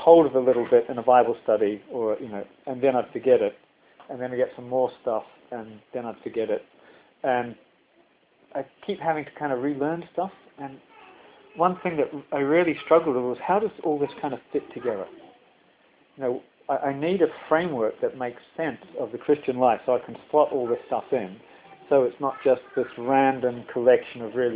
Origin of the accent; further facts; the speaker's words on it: New Zealand; I'm from New Zealand, if you haven't picked that up.